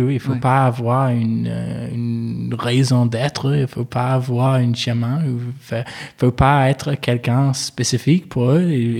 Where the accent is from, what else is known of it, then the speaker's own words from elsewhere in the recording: Manchester, North West England, United Kingdom; born there; French is a second language; Je suis anglais. Je suis né à Manchester. C'est une grande ville en Angleterre, du Nord. Et mon père, il vient du Liban. Donc, je suis moitié libanais. Et ma mère vient d'Irlande. Elle est irlandaise. Et donc, je suis aussi moitié irlandais.